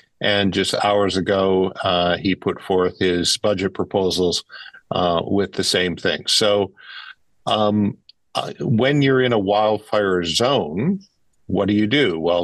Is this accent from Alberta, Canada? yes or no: no; Windsor, Ontario, Canada; I'm a child of the auto industry. I grew up in Windsor, Ontario.